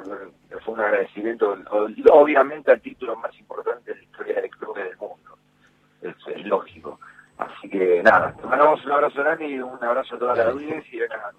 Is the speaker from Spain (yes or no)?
no; Moreno, Buenos Aires Province, Argentina; moved away as an adult; now in San Martín, Argentina; Yo vivo hace 17 años acá. Yo me vine en el 2002. Yo soy de Buenos Aires, de Moreno.